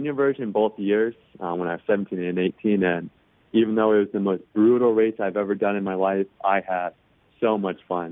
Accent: Covington, Tennessee, United States; I grew up in Tennessee. I grew up in a small town called Covington, so it's like 50 miles north of Memphis.

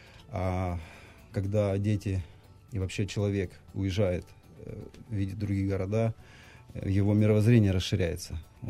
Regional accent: Luhansk, Luhansk Oblast, Ukraine; Вы знаете, когда я сам из Луганска, я видел людей

